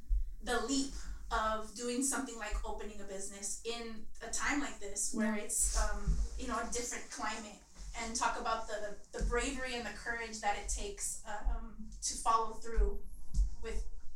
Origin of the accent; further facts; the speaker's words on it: Highland Park, United States; it's going to mean such a different thing in 10 years to say I grew up in Highland Park